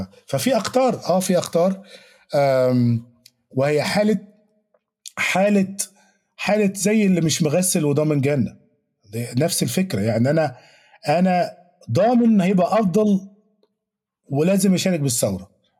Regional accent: Egypt; أنا مصري بالنسبة لي يعني

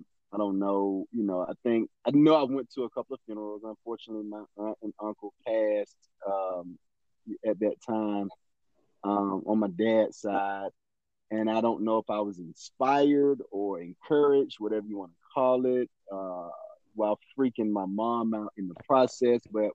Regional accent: Decatur, Georgia, United States; I am born and raised. I am a proud native of Decatur, Georgia. For those you don't know, that city is about 15 minutes east of the city of Atlanta.

